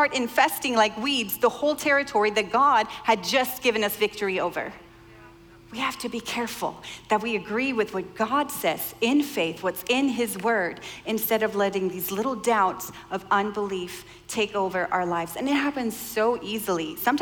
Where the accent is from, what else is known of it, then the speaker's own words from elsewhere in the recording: Sweden; I grew up in Sweden and most people, when I grew up, I was the only Christian in my school.